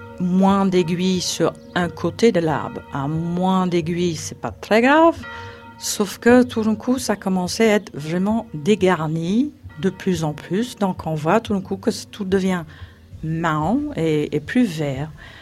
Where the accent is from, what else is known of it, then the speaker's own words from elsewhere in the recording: England, United Kingdom; now in France; je suis anglaise qui habite dans le village de Leruto depuis 22 ans